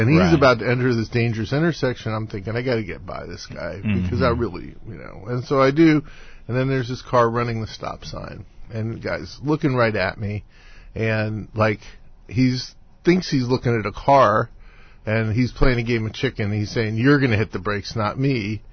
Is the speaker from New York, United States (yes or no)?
yes; New York, United States; Yeah. Well, you know, I grew up in New York, and I grew up in New York riding a bike.